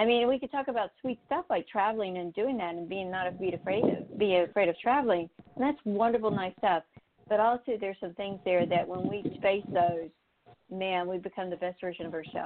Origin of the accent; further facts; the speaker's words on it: North Carolina, United States; And I grew up in North Carolina and very, very southern and everything.